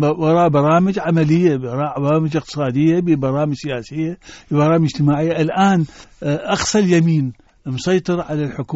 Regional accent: Iraq; وأنا مناضل عراقي قديم وضحيت، والآن عمري 78 سنة وعايش في هذا البلد.

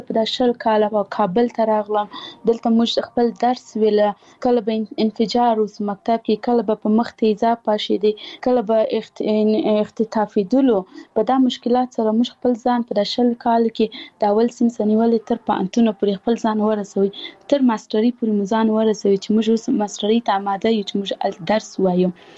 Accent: Paktia, Afghanistan; زه خپل د پکتیا ولایت یم زه د یو کلی یم

